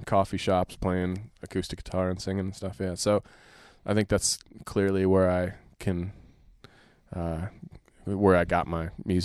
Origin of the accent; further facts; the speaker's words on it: Green Lake, Wisconsin, United States; Green Lake, Wisconsin.